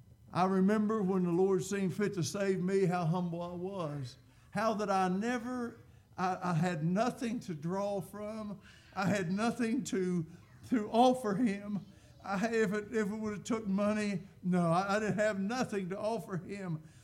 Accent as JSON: {"language": "English", "region": "West Virginia", "country": "United States", "tie": "born or raised there", "said": "You see, I'm a West Virginia native. I came from West Virginia. Can you imagine a man from Clay County, West Virginia, being preaching the places that I've been able to preach?"}